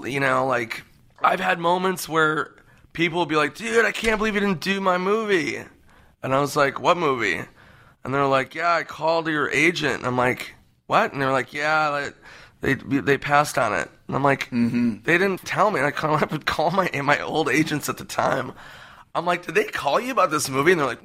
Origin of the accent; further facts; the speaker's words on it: Minneapolis, Minnesota, United States; Yeah, I love Minnesota. I love the Midwest.